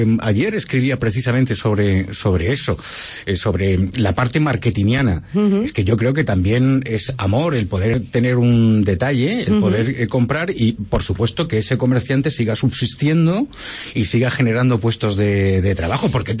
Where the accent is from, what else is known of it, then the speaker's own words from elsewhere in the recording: Spain; los que somos españoles